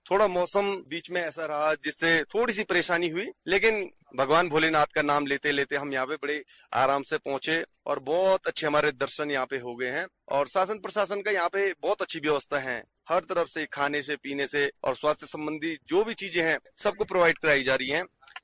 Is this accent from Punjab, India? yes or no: yes; Punjab, India; पंजाब से आया हूं और मेरे साथ मेरा ग्रुप आया है